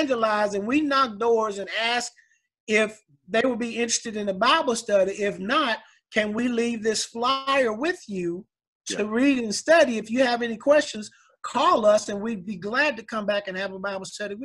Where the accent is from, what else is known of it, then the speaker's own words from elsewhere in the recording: Nashville, Tennessee, United States; I grew up in South Nashville Projects, and I don't mind telling people that. And my wife's father didn't want us to get married because of where I was from.